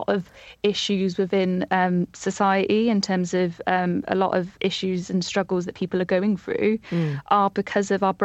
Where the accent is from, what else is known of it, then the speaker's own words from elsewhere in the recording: Anglesey, Wales, United Kingdom; So I was I grew up in North Wales in a place called Ynysmon, where I was a young carer.